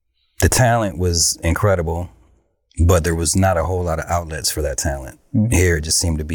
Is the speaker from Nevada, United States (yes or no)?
no; Lansing, Michigan, United States; I'm from Lansing, Michigan.